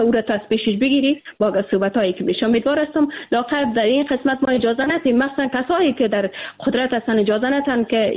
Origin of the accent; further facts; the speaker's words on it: Afghanistan; ما به عنوان یک افغان واقعا همین ملاهایی که از پاکستان سفر میکنن